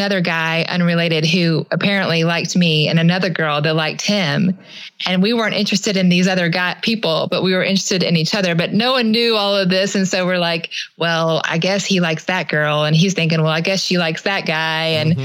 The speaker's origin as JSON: {"language": "English", "town": "Atlanta", "region": "Georgia", "country": "United States", "tie": "born or raised there", "said": "I grew up in Atlanta, Georgia."}